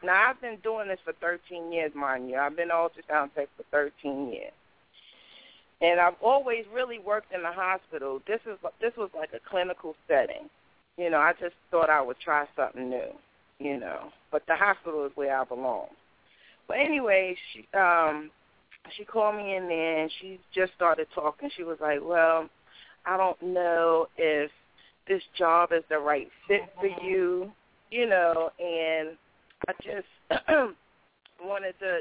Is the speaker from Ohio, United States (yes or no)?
no; New York, United States; moved away as an adult; now in Pennsylvania, United States; And I'm from New York, like Renita. I'm from New York, but 12 years ago I moved out of New York, and the Lord had took me to Pennsylvania